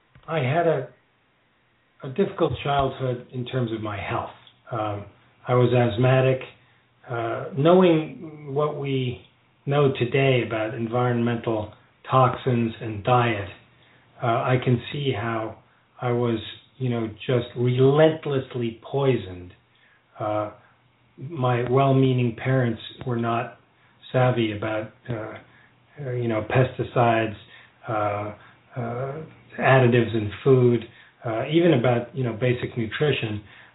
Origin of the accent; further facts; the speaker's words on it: New York, United States; So, growing up in New York City at that time, these were icons and windows into a world that had seemingly no connection to the world of violence and threat of New York City in the 1960s and early 70s.